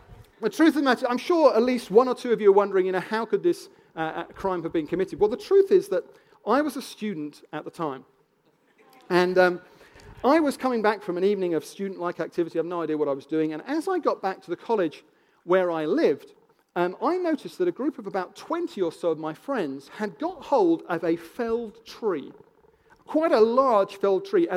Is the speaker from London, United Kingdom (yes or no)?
yes; Wimbledon, London, United Kingdom; especially when they discover that I'm from Wimbledon.